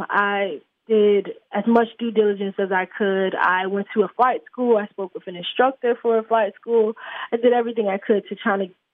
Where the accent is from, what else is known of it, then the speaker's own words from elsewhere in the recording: Newark, New Jersey, United States; finding out I was from Newark, being from Newark was a deciding factor, like, oh, you're from the hometown, you're from, like, you know, you're from New Jersey